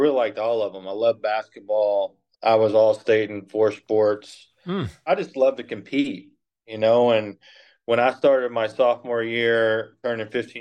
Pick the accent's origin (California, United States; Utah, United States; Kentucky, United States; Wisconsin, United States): Kentucky, United States; Owensboro; born there; Well, I was born in Owensboro, Kentucky, little old town in Kentucky, about 70,000.